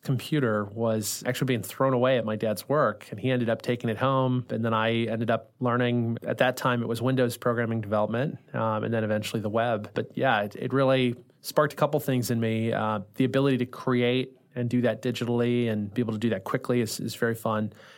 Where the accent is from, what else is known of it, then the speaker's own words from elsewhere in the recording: St. Louis, Missouri, United States; Yeah, so I grew up here in the St. Louis area.